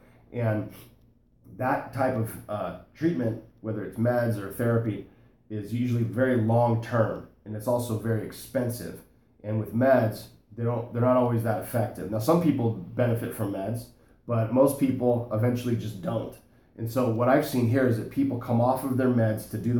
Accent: Los Angeles, California, United States; I'm from Los Angeles

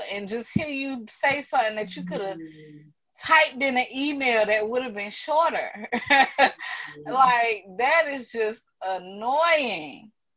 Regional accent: Miami, Florida, United States; And I'm from Miami, so the drivers down there, I think we have the worst drivers in the world.

